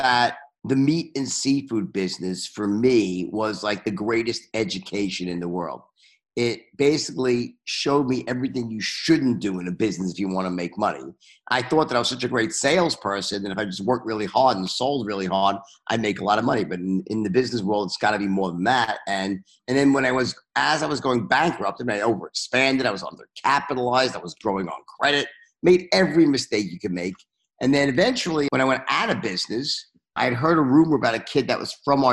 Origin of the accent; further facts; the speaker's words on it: Bayside, New York, United States; So I'm from Bayside, Queens. Son of two accountants, middle class family, lower middle class, probably, I guess you could say.